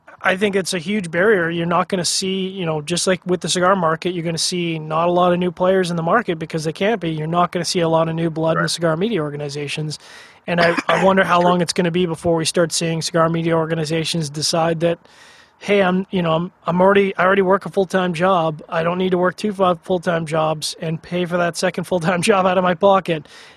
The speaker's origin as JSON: {"language": "English", "country": "Canada", "said": "and I, as a Canadian, I'm well aware"}